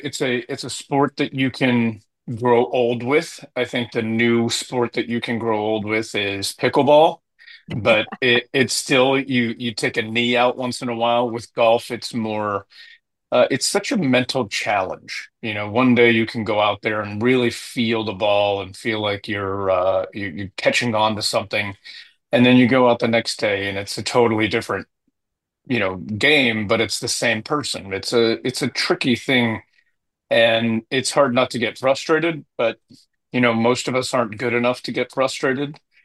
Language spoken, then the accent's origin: English; Erie, Pennsylvania, United States; You know, I learned the game as a kid. I grew up in Erie, Pennsylvania.